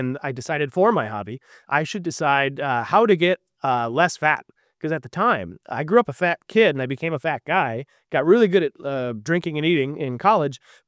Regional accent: Vernon Hills, Illinois, United States; Out in Vernon Hills, my hometown.

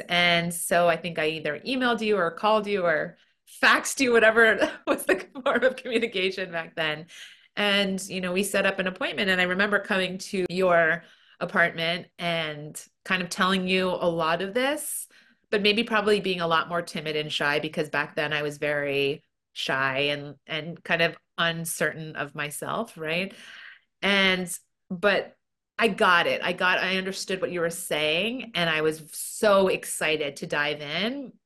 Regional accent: New Jersey, United States; born there; I was born in New Jersey, and my dad was American, kind of Eastern European descent, and my mom's Korean. And but I grew up a very much Western lifestyle

